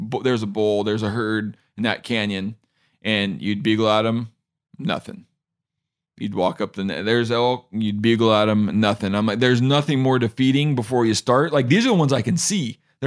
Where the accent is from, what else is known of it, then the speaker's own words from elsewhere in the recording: Washington, United States; I haven't hunted my home state of Washington for elk.